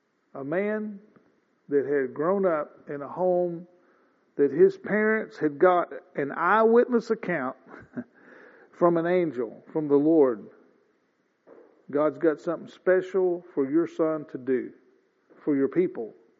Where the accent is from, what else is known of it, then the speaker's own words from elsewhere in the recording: Missouri, United States; I understand Manoah. I'm from Missouri. I'm a native Missourian.